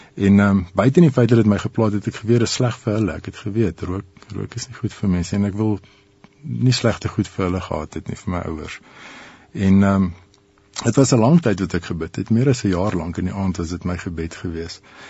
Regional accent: Pretoria, Gauteng, South Africa; Ek het in Pretoria groot geword en ek het nog altyd in Pretoria gebly.

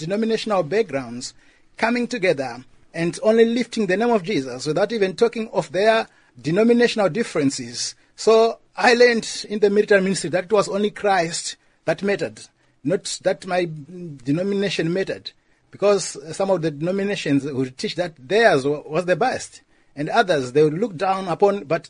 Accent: Zimbabwe; now in United Kingdom; when I moved from my home country, Zimbabwe, to the United Kingdom

